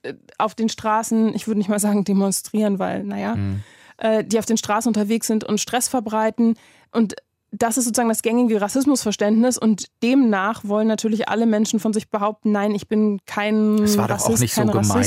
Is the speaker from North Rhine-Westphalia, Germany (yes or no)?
no; Berlin, Germany; wo bist du denn groß geworden? Und ich dann halt, naja, in Berlin.